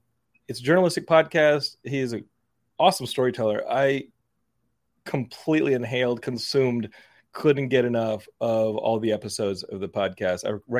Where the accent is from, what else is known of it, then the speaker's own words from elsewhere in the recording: Austin, Texas, United States; I grew up in Austin. I knew all about Anticle News from the jump.